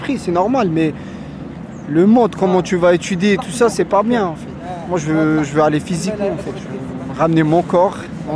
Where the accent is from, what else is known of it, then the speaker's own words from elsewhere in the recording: Corbeil-Essonnes, Île-de-France, France; Moi, je viens pas d'ici, moi, je viens de Corbeil-Essonnes.